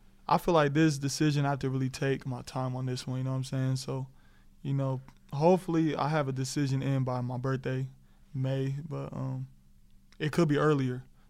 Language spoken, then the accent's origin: English; California, United States; I'm from California.